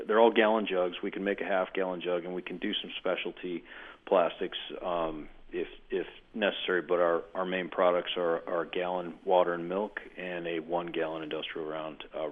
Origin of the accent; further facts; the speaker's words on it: Midwest, United States; And so I grew up in the Midwest, and I worked making toilet seats